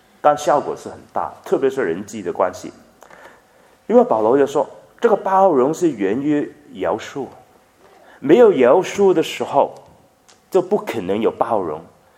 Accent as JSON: {"language": "Chinese", "country": "China", "said": "这是我中国人怎么说？君子报仇，十年立王。"}